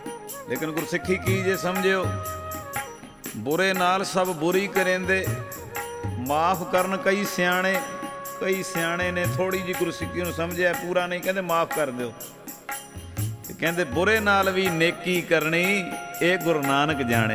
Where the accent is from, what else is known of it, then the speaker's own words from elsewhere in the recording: Amritsar, Punjab, India; ਅਸੀਂ ਅੰਮ੍ਰਿਤਸਰ ਦੇ ਹਾਂ ਆਪ ਜੀ ਦੇ ਦਾਸ ਗਰੀਬ ਤਰਨ ਤਾਰਨ ਰੋਡ 'ਤੇ ਗਿਲਵਾਲੀ ਪਿੰਡ ਹੈ